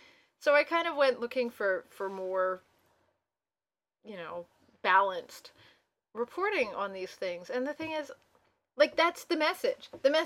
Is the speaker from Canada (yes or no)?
yes; Edmonton, Alberta, Canada; Like Edmonton, my hometown, has kind of the same group of, like, 25